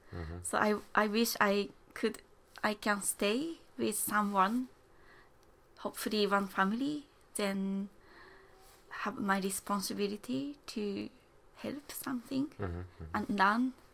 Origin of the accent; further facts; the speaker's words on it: Nagano, Japan; English is a second language; Japan. I'm from Japan, and the town is called Nagano.